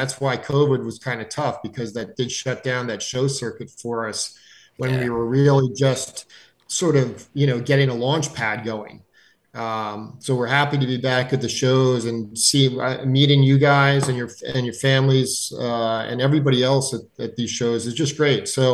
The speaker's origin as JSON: {"language": "English", "region": "New Jersey", "country": "United States", "tie": "born or raised there", "lives_now": "New York, United States", "said": "I'm a recent transplant to New York in the last 10 years or so, but I grew up in New Jersey"}